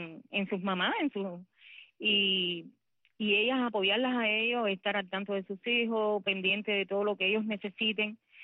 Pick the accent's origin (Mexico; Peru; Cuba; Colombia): Cuba; Todas somos mujeres cubanas, todas pertenecemos a un pueblo, este país es de todas.